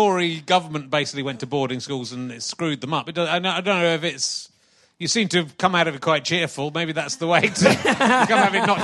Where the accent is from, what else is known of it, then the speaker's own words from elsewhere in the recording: Yorkshire and the Humber, United Kingdom; born there; Well, I was born in Yorkshire